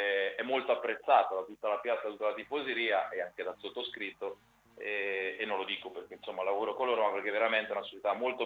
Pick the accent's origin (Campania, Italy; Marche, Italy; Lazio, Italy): Marche, Italy; Ancona; born there; da anconetano di nascita e di passione su 30 dei 40 anni di vita